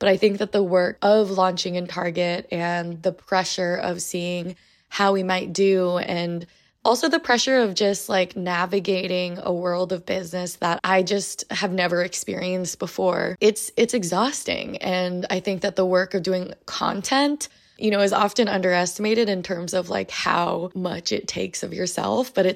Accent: United States; coming to terms with the fact that I'm Asian American

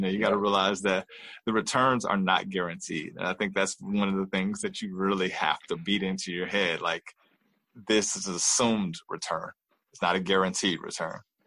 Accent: Inglewood, California, United States; Born and raised in Inglewood.

